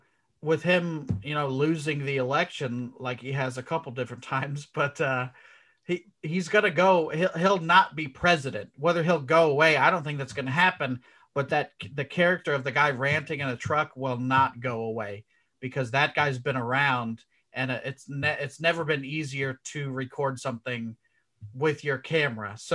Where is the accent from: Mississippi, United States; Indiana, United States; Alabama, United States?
Indiana, United States; Indianapolis; Because I'm from Indianapolis.